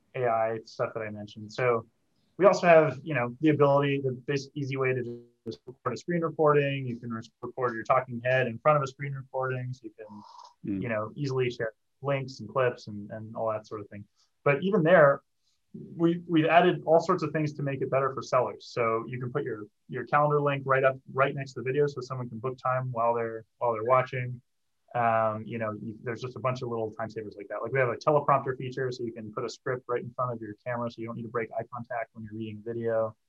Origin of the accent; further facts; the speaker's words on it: Canada; now in San Francisco, United States; I'm from Canada, as the pillow over there maybe gives you a hint. I've been in San Francisco for 10 years.